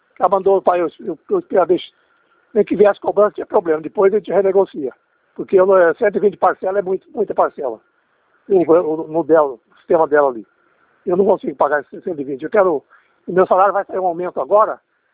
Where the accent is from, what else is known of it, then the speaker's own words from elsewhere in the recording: Dourados, Mato Grosso do Sul, Brazil; sou do Dourado, Mato Grosso Sul.